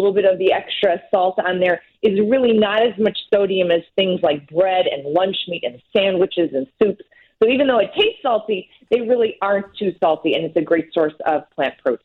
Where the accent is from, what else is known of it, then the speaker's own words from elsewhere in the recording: Chicago, Illinois, United States; I mean, we're from Chicago. Pizza is a food group.